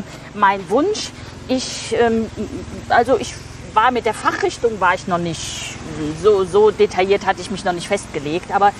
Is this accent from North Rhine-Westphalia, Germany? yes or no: yes; Siegen, North Rhine-Westphalia, Germany; also born or lived in Rotenburg an der Fulda; Rothenburg an der Fulda und habe dort die ersten 7 Jahre meines Lebens verbracht. Dann sind wir familiär bedingt ins südliche Westfalen gezogen. Mein Vater hat da eine Pfarrstelle angetreten in der Nikolaikirchengemeinde in Siegen.